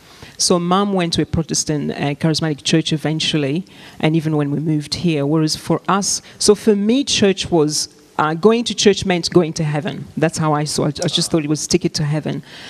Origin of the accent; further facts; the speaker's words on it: Queensland, Australia; Well, I think Queensland and where we were from